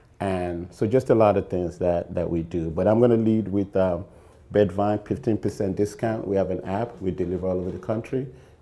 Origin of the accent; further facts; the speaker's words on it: Lagos, Nigeria; born there; I was born in Lagos, Nigeria. That's critical because it informs everything I do.